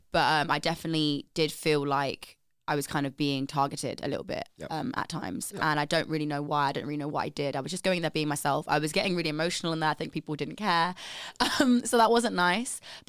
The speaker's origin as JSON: {"language": "English", "country": "Jamaica", "said": "because I'm Jamaican."}